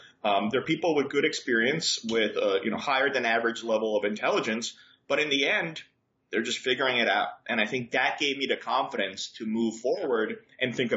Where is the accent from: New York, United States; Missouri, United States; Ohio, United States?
New York, United States; also born or lived in Belgrade, Serbia; I was born in Belgrade in Serbia, and I moved to the U.S. when I was a kid, grew up here in New York, went to university here, studied economics and philosophy.